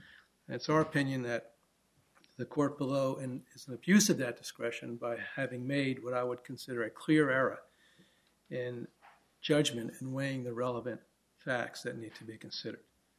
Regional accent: New York, United States; Yes, sir. I'm from New York. You have to.

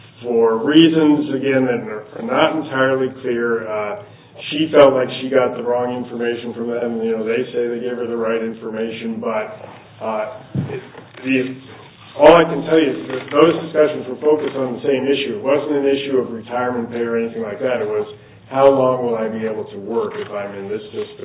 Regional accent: Denver, Colorado, United States; from Denver, Colorado.

